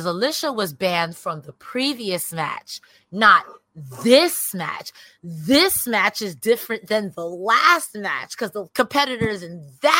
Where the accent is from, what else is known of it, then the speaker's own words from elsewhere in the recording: United States; I am an American, so you can flame me accordingly.